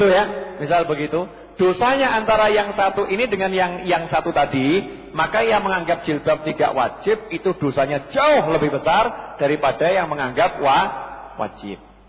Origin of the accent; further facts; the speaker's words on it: Java, Indonesia; Kita orang Jawa enggak pakai jilbab. Kita orang Jawa itu pakainya kudung misalnya begitu.